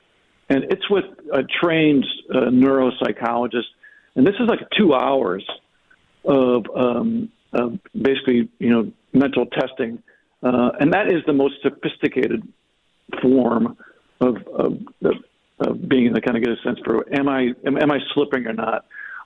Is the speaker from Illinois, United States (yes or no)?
yes; Illinois, United States; Yeah, so I'm originally from Northern Illinois, kind of on the very edge of the Chicago suburbs